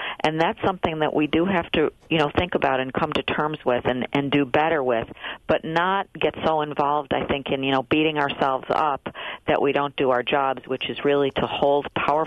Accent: Lackawanna, New York, United States; I'm from Buffalo. I grew up in a town called Lackawanna

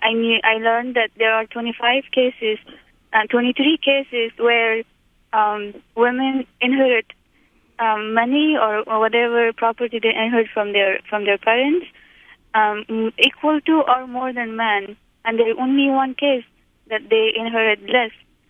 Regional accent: Afghanistan; moved away; I came from Afghanistan to Karama, and with thinking to learn more

